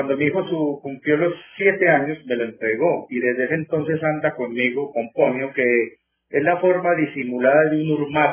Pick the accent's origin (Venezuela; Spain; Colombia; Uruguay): Colombia; Medellín, Antioquia; born there; porque yo nací en la ciudad de Medellín, soy colombiano, ya tengo 53 años, voy a cumplir prontico 54